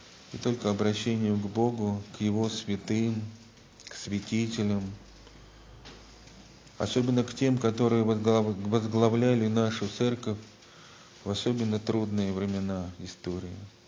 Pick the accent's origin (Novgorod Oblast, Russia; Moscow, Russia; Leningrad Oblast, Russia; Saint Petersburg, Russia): Moscow, Russia; Но вот помним ли мы, москвичи, что такое кротость?